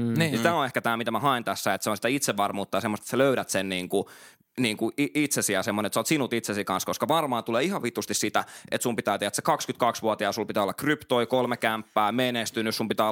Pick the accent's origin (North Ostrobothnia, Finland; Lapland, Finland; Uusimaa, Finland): Uusimaa, Finland; Nurmijärvi; Mä oon Nurmijärveltä Landelta. Ei siellä ollut niinku mitään